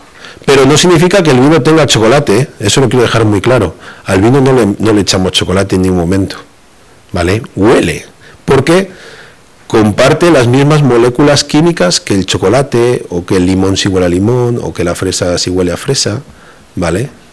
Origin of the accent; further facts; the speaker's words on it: Castile and León, Spain; vengo a mi tierra, a Tierra del Vino, o a Toro por aquí cerquita